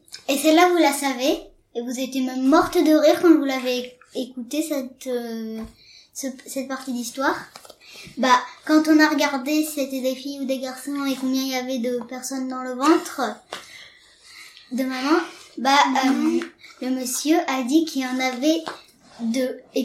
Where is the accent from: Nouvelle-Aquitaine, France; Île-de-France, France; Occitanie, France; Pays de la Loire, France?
Nouvelle-Aquitaine, France; Bordeaux; Mais Belgique, moi, je suis bordelaise.